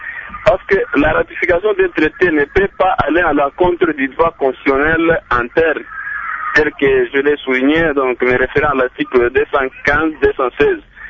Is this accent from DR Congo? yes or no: yes; DR Congo; chez nous, en République démocratique du Congo